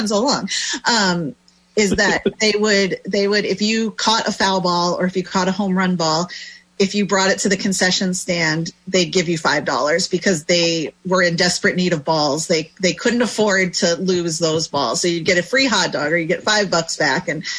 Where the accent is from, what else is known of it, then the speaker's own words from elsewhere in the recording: Mechanicsburg, Pennsylvania, United States; I'm going down south Pennsylvania to the Harrisburg Senators game, which is where I grew up down in Mechanicsburg.